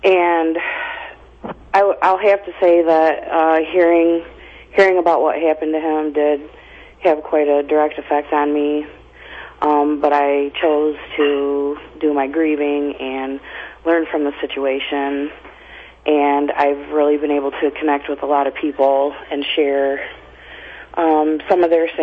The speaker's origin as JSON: {"language": "English", "town": "Lansing", "region": "Michigan", "country": "United States", "said": "I'm from Lansing, Michigan."}